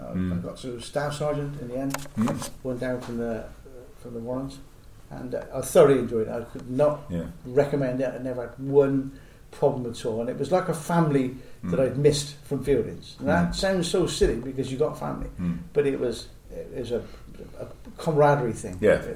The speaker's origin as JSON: {"language": "English", "country": "United Kingdom", "lives_now": "New Zealand", "said": "I went and had my hair cut in a barber's in New Zealand, and obviously my accent. I wasn't talking like a dragon now. I was British."}